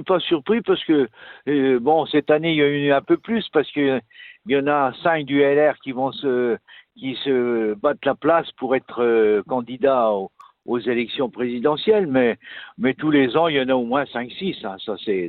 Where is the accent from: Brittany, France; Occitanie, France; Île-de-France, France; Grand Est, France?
Grand Est, France; Colombey-les-Deux-Églises; moi, je suis né à Colombey. Je suis un garçon du village.